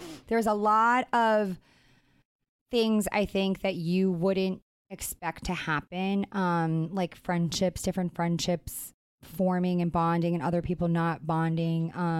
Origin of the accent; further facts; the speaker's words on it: Long Island, New York, United States; it would be like me coming on and then pretending like I'm not from Long Island.